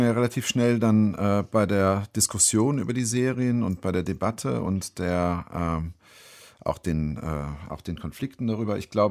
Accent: West Germany, Germany; now in Leipzig, Germany; Ich bin selbst 99 nach Leipzig gezogen. Ich bin eigentlich auch Wessi.

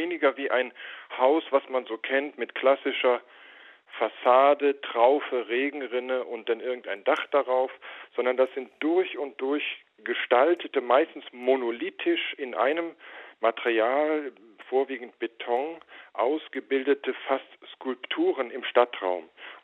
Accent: Cologne, North Rhine-Westphalia, Germany; also in Köln kommt man ja gar nicht daran vorbei, mit dem Kirchenbauten konfrontiert zu werden. Und als Kölner

